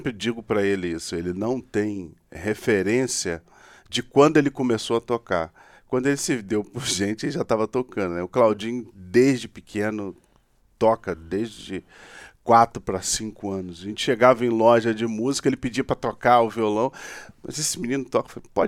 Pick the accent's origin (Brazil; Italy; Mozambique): Brazil; Nós que somos brasileiros somos suspeitos para falar, né?